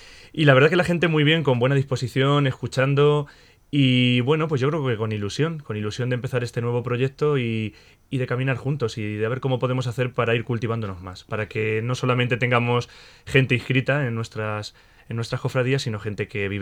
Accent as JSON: {"language": "Spanish", "town": "Malagón", "region": "Castilla-La Mancha", "country": "Spain", "said": "yo soy de Malagón y pertenezco a las patronales, sobre todo a Santa Teresa, que es la patrona del pueblo, y el Cristo del Espíritu Santo. Y luego también al Corazón de Jesús, al apostolado de la oración"}